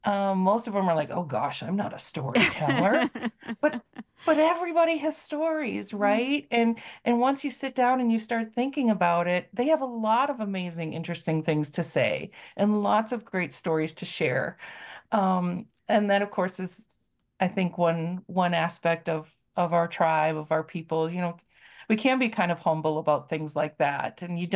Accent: Bad River, Wisconsin, United States; Well, I grew up on Bad River, where I still reside. I've been off and about a little bit, but here I'm back.

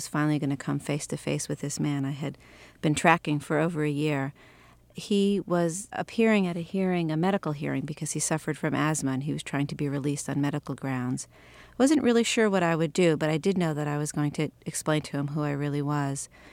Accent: United States; I come from the United States and I don't know all the facts of this case

